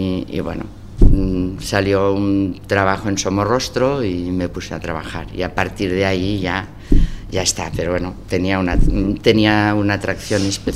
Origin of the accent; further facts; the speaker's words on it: Banyoles, Catalonia, Spain; yo soy de Bañolas, hay un lago, si lo conocéis, y como estaba cerca de Figueras y entre Figueras y Gerona